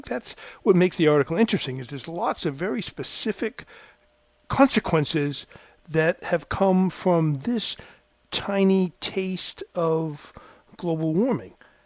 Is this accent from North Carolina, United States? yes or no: no; Massachusetts, United States; I mean, to switch back to the Massachusetts, I mean, I grew up near Rhode Island